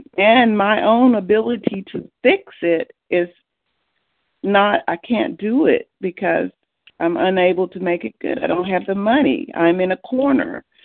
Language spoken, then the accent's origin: English; Oklahoma, United States; I'm recovered compulsive from Oklahoma.